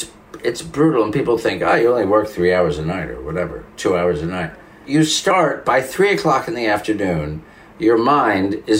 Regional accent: Italy; accent: Italian; even when I hear my own Italian accent, I go, no.

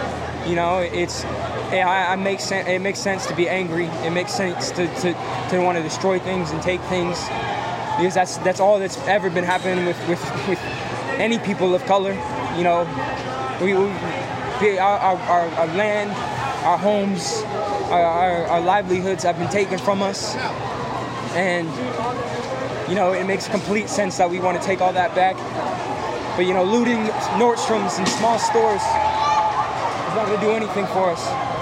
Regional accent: Seattle, Washington, United States; I'm from Seattle, Washington, and I'm 20 years old.

